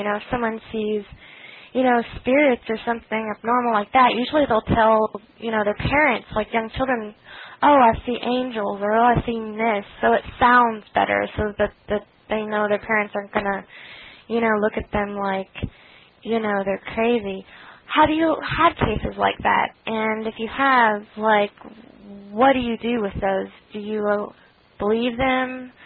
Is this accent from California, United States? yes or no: no; Tennessee, United States; Thank you. … I'm from Tennessee. I called earlier.